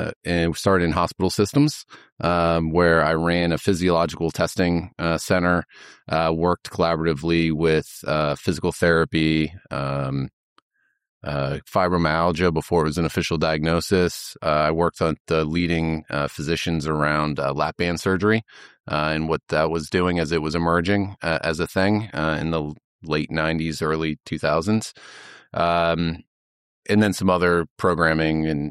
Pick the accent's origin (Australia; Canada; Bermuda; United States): United States; California; born there; I was born in California. And I moved several times with them